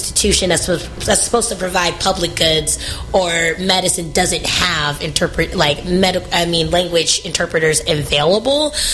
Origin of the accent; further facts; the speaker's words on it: California, United States; I think growing up in the Bay Area, it's a different.